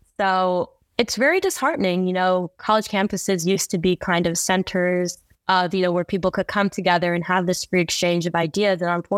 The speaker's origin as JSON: {"language": "English", "town": "Northbrook", "region": "Illinois", "country": "United States", "said": "I'm originally from Northbrook, Illinois. I am currently a 2L at the University of Wisconsin Law School"}